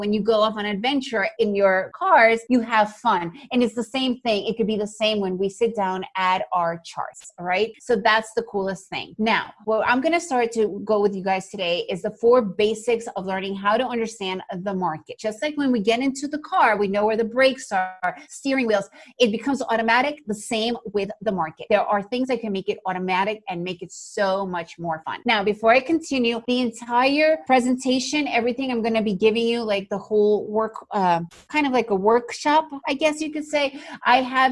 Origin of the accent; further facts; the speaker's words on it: New York, United States; also born or lived in Costa Rica; now in Guatemala; However, I was raised, pretty much spent the majority of my life in the United States. I was raised in New York. So English is really my real language.